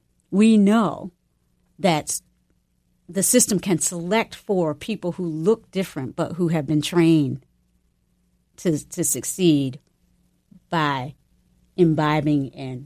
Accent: the South, United States; now in San Francisco, United States; when I moved to San Francisco from the South

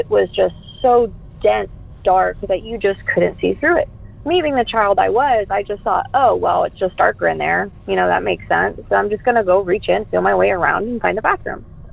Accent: Denton, Texas, United States; born there; I was born in Denton, Texas

